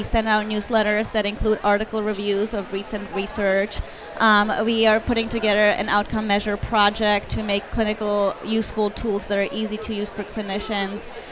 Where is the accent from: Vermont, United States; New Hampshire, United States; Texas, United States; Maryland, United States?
Vermont, United States; Although, you know, I'm from Vermont, and I don't know how people down here do it with this humidity thing.